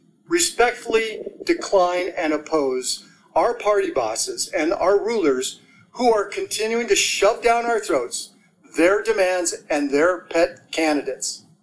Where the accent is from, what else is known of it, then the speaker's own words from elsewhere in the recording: Montana, United States; Growing up in Montana, I've watched teams, I've watched families and towns travel to the Montana State basketball tournaments